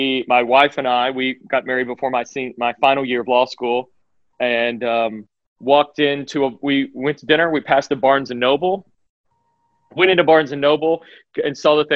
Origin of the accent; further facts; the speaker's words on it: Arkansas, United States; I'm from Arkansas originally.